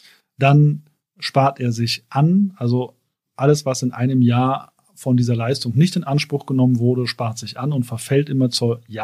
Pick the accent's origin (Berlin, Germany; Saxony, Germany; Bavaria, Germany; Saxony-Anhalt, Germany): Berlin, Germany; Ich komme aus Berlin, ich kann das nicht.